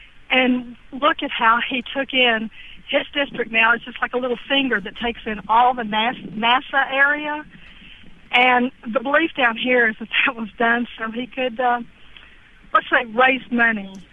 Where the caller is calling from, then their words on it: Galveston, Texas, United States; I'm calling from Galveston.